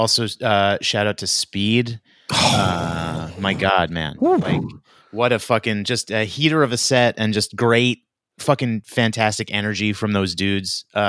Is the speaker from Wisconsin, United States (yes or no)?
no; New York, United States; I mean, like I come from New York. I'm used to, like, you know